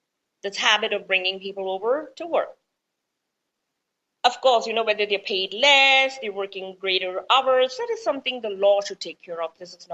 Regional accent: Las Vegas, Nevada, United States; I'm from Las Vegas, so I love Las Vegas and I love American culture personally.

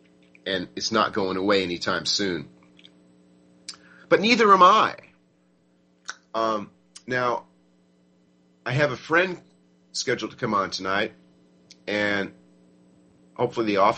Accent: United States; Well, importantly, I, as an American, I actually know where that is.

